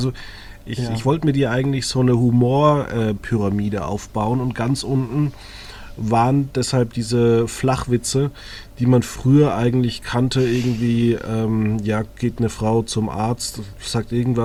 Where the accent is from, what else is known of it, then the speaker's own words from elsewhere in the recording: Margetshöchheim, Bavaria, Germany; Aus neben meinem Heimatdorf, Margitzürchheim.